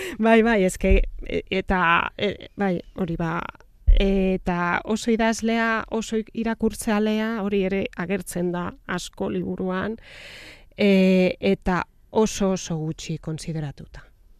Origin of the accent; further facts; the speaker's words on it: Barcelona, Catalonia, Spain; Basque is a second language; Bai, katalana naiz